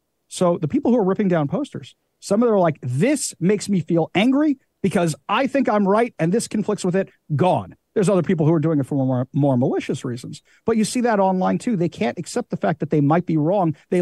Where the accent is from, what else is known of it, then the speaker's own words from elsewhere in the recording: New York, United States; I'm a huge Mets fan. I'm from New York originally.